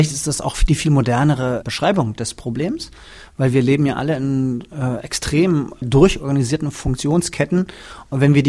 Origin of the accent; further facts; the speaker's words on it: Brandenburg, Germany; beschreibt Kleist meine Heimat, also Brandenburg, in diesem Stück auch ganz deutlich.